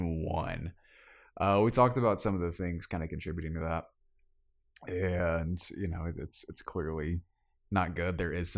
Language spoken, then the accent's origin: English; Georgia, United States; accent: South Georgia; I can't read, y'all. My South Georgia accent just kills me sometimes.